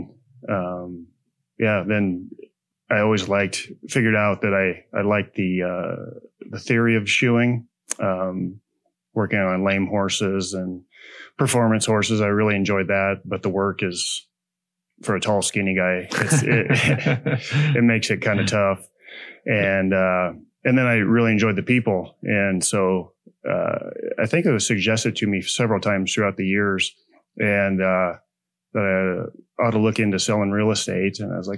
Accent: Pine Bluffs, Wyoming, United States; I grew up in Southeast Wyoming, a little town called Pine Bluffs, in the 80s. Went to college there in Cheyenne for a little bit and went to horseshoeing school.

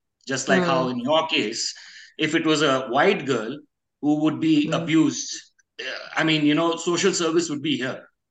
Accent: Mumbai, Maharashtra, India; now in Edmonton, Canada; I'm from Bombay as well, originally, but now in Edmonton.

